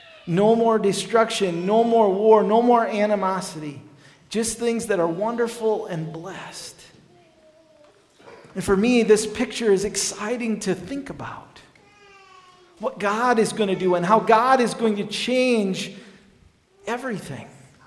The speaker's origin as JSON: {"language": "English", "town": "Cherokee", "country": "United States", "tie": "born or raised there", "said": "when I was a kid, growing up in Cherokee"}